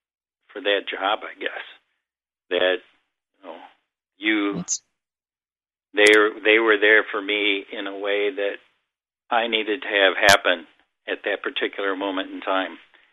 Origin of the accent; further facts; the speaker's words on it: Minnesota, United States; I grew up in a small town in Minnesota, and I grew up in the Presbyterian tradition